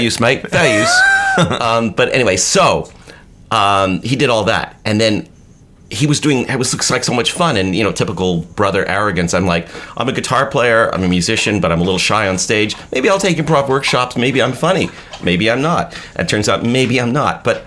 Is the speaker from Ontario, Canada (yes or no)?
yes; Toronto, Ontario, Canada; I thought you'd appreciate this story because I grew up in Toronto, Canada.